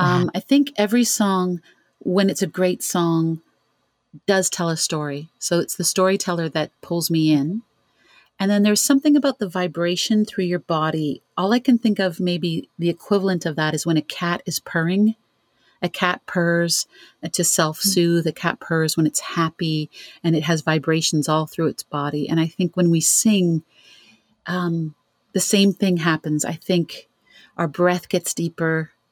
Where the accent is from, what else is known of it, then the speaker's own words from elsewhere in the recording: Ontario, Canada; I'm from Canada, from Ontario.